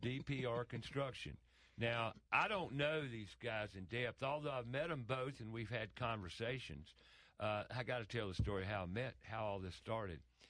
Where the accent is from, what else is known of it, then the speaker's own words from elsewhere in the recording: Charlotte, North Carolina, United States; I say, I'm born and raised in Charlotte.